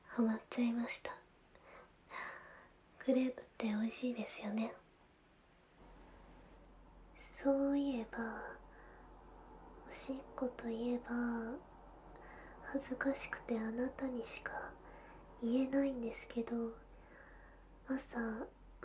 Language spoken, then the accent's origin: Japanese; Aichi, Japan; 出身地は愛知県です。